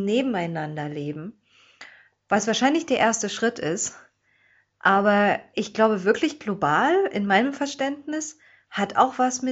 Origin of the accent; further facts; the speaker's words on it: Germany; Ich bin als Deutsche dort gewesen und gleichzeitig habe ich gemerkt, aber das sind meine Wurzeln ganz tief.